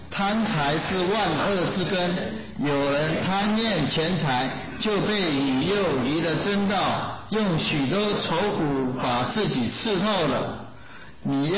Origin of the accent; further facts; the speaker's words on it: Taiwan; accent: Taiwanese; 像我是台湾来的哦，所以有点台湾音